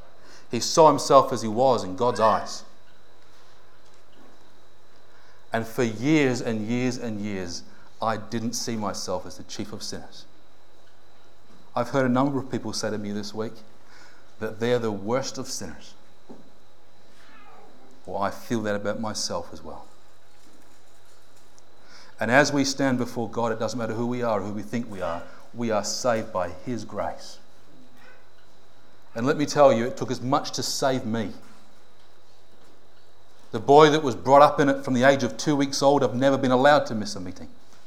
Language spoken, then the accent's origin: English; Melbourne, Victoria, Australia; I was living in Sydney at the time, and I was invited back to the church that I grew up in Melbourne